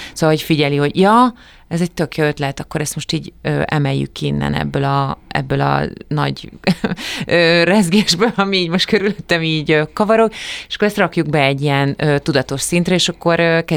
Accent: Hódmezővásárhely, Csongrád-Csanád, Hungary; Ugye Szegeden jártam, azért az már Hódmezővásárhelyhez képest, ahol fölnőttem, már egy komolyabb program kínálattal rendelkezett. Bár én nagyon sok időt voltam Budapesten, mert az anyai nagymamám Budapesten élt

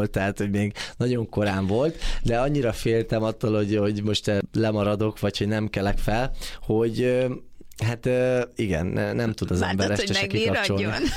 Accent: Hungary; Ugye itt nőttem fel gyerekként. Magyarország az... az pótolhatatlan.

